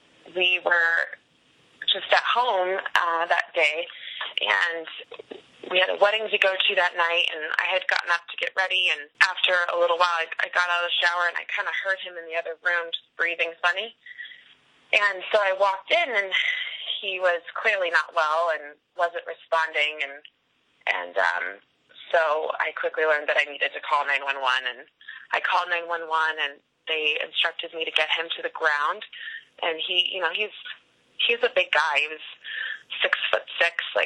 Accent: Denver, Colorado, United States; I am from Denver, Colorado.

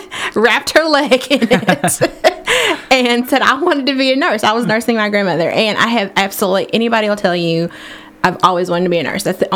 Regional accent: Paris, Kentucky, United States; also born or lived in North Carolina; now in Lexington, United States; I was born in North Carolina. Great. And but I've lived most of my life in Bourbon County. Paris. I went to Paris High School.

